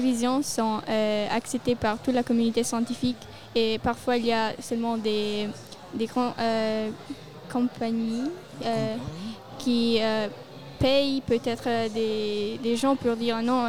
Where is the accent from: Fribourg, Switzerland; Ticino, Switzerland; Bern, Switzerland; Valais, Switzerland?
Ticino, Switzerland; Moi, je viens du Tessin, en fait. J'ai 18 ans et je suis venue en train.